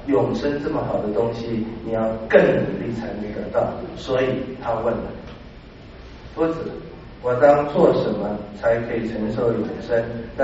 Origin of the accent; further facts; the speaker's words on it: Taiwan; born there; 我是1949出生的，我是在台湾生的。